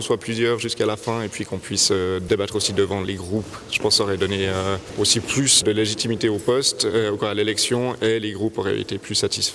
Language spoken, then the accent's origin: French; Vaud, Switzerland; now in Valais, Switzerland; je vis quand même en Valais maintenant, même si je suis vaudois d'origine, je vis en Valais, donc dans le Chablais, mais quand même valaisan.